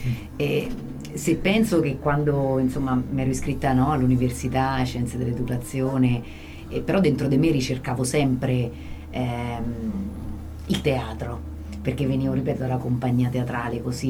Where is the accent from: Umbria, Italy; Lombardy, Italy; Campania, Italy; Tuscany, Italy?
Umbria, Italy; Norcia; ho detto io sono di Norcia, perché la mia terra, non so, sono molto radicata nel mio territorio